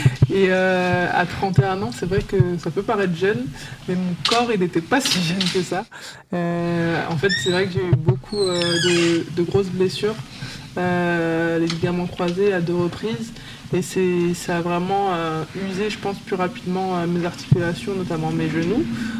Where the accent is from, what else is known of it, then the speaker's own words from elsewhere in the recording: La Courneuve, Île-de-France, France; la ville où j'ai grandi, à la Courneuve.